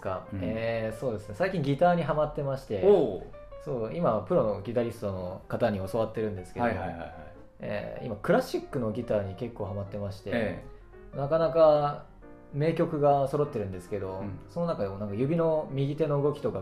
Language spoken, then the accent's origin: Japanese; Tokyo, Japan; 出身は東京です。